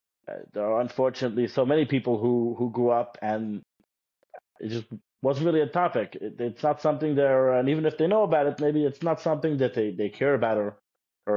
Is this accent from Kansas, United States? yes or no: no; Los Angeles, California, United States; Yeah, I grew up in the Cheder in Los Angeles